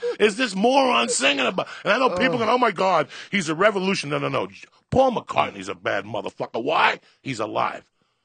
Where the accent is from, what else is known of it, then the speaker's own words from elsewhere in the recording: New Jersey, United States; Dad, I'm from Jersey.